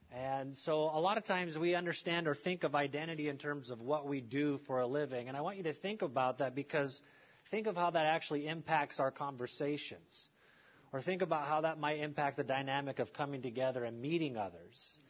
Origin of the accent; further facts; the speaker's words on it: Billings, Montana, United States; I'm from Billings, Montana.